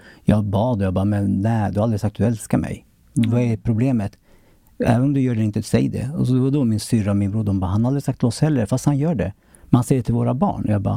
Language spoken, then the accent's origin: Swedish; Sweden; born there; jag är född i Sverige